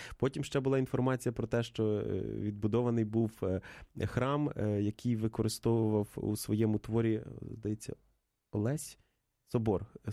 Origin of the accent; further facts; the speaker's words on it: Vinnytsia Oblast, Ukraine; моя рідна Вінниччина позбулася одного дерев'яного храму